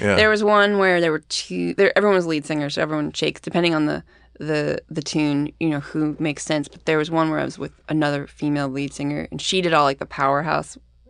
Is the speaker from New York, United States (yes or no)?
yes; Long Island, New York, United States; I grew up in Long Island, yeah.